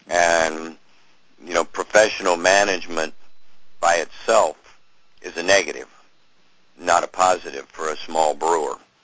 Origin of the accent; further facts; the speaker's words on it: Cincinnati, Ohio, United States; There were five breweries in Cincinnati when I was a k